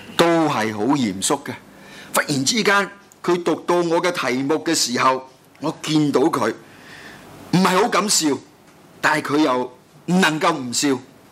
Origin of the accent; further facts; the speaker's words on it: Hong Kong; 又冇我哋香港人所熟悉成日所講嘅冇依個獨立嘅